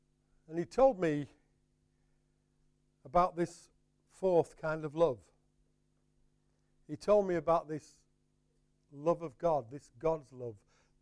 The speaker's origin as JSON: {"language": "English", "region": "Yorkshire and the Humber", "country": "United Kingdom", "lives_now": "London, United Kingdom", "said": "I've been in London for a while. But it's down south somewhere, being a Yorkshireman, don't bother me."}